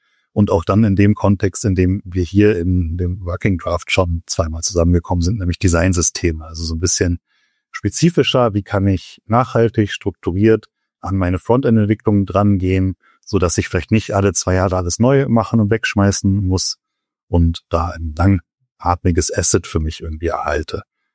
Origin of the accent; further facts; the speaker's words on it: Paderborn, North Rhine-Westphalia, Germany; now in Bonn, Germany; ich komme ursprünglich mal aus Paderborn, bin zum Studium dann nach Bonn gezogen